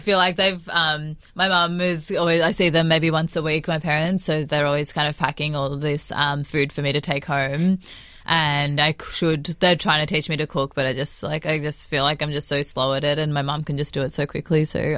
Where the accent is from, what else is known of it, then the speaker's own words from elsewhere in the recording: Kolkata, West Bengal, India; born there; moved away; Yeah, I speak Bengali. So I was born in Kolkata.